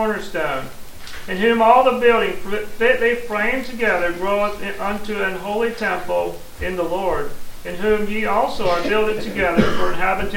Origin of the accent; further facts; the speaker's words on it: Missouri, United States; moved away as an adult; I was born and raised in Scotland County, Missouri. It's in the northeast corner of the state, approximately 80 miles from here.